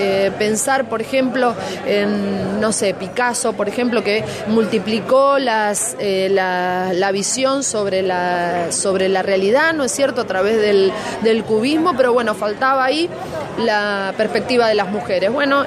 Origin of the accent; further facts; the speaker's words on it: Argentina; que tiene mucho que ver con cómo somos las mujeres argentinas